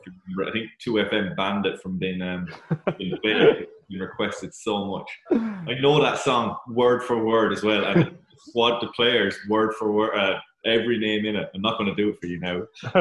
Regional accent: Wexford, Leinster, Ireland; We live just down the road from each other in Colorado, so I'm obviously from Wexford.

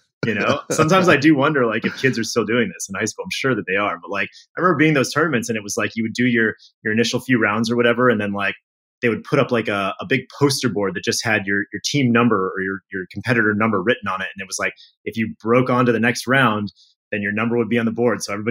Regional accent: Florida, United States; that's only because I grew up in Florida.

